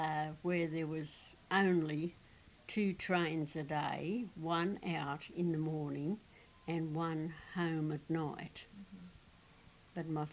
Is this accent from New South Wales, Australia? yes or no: yes; Dubbo, New South Wales, Australia; born there; I was born on the 7th of August 1920 at the Western Districts of Dubbo. I am an Australian.